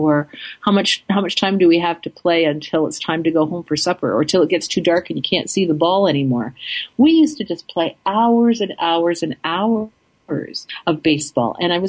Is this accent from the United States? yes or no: no; Canada; Part of that's coming from being Canadian.